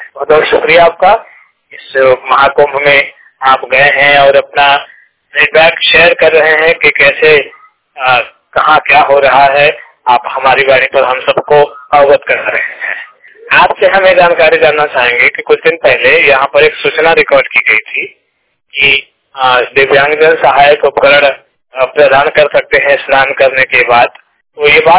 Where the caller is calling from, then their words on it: Uttar Pradesh, India; उत्तर प्रदेश से बात कर रहा हूँ 100% ब्लाइंड।